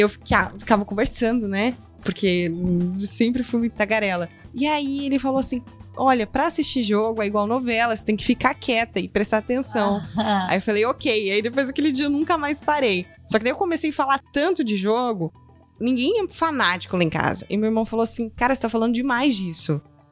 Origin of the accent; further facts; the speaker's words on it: Sinop, Mato Grosso, Brazil; now in Cuiabá, Brazil; Consegui ir para uma rádio de lá, de Sinop, né, onde eu sou. Eu nasci em Sinop.